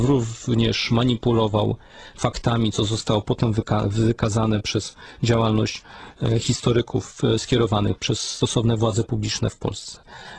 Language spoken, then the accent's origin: Polish; Bieżuń, Masovian Voivodeship, Poland; ponieważ pochodzimy z tej samej parafii na Mazowszu, z parafii Bieżuń